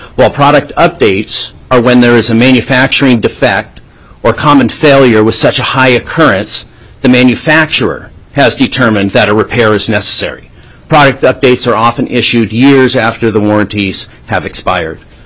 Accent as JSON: {"language": "English", "town": "Anchorage", "region": "Alaska", "country": "United States", "tie": "born or raised there", "lives_now": "Juneau, United States", "said": "with Construction Machinery and Industrial. I was born and raised in Anchorage and have lived in Juneau since 2004."}